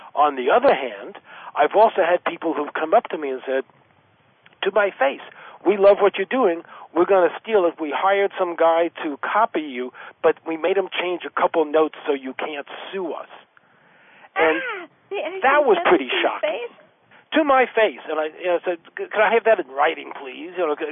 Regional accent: New York, United States; I'm an Aries. I'm from New York

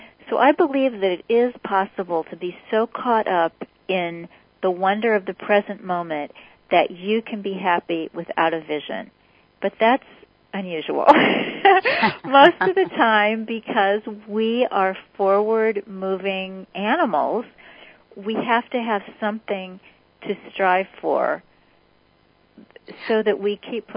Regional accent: Kansas City, Missouri, United States; this was the 1960s, and I grew up in Kansas City, and I just hadn't seen a lot of things.

